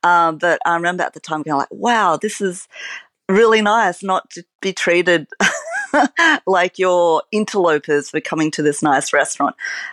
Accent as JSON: {"language": "English", "town": "Cabramatta", "region": "New South Wales", "country": "Australia", "tie": "born or raised there", "said": "I grew up in Cabramatta, where there's like a very, and still is, a strong like Vietnamese kind of like culinary influence in the area because of the refugees who had come out after the Vietnam War."}